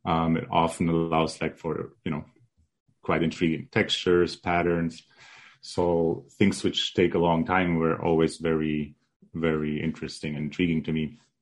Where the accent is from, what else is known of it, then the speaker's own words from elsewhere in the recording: Germany; also born or lived in Poland; I was born in Poland, And at the age of five, my family flew basically communist Poland to emigrate or like to rejoin my family in Germany.